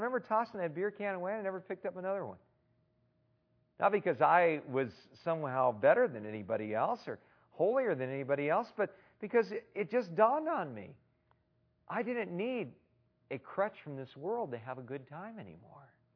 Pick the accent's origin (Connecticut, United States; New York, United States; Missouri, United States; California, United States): California, United States; and where I grew up in California, parties basically happened in a dark, dark place